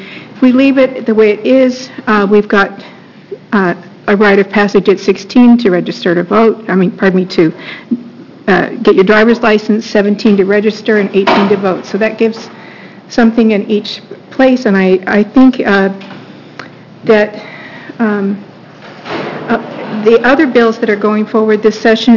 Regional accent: Gresham, Oregon, United States; I'm from Gresham, Oregon

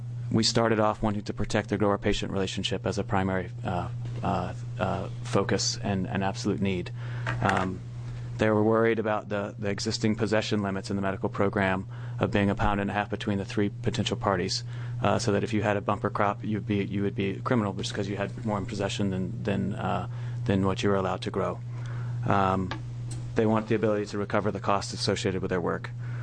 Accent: Georgia, United States; I grew up in Georgia. We call it country, not rural.

